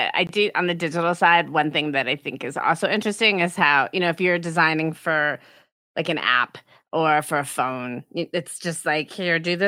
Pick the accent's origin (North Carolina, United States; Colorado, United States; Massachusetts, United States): Colorado, United States; probably Americans from the South differently than like me. I'm from Colorado.